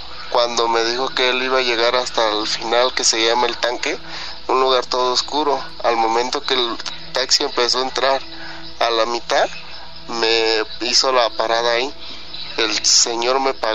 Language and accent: Spanish; State of Mexico, Mexico; soy del Estado de México.